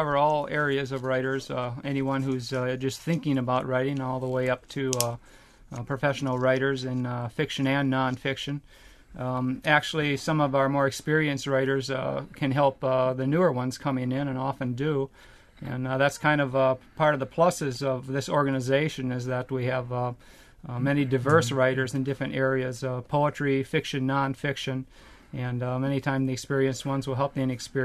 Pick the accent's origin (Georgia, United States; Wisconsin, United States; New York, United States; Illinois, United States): Wisconsin, United States; Sparta; Sparta, Wisconsin.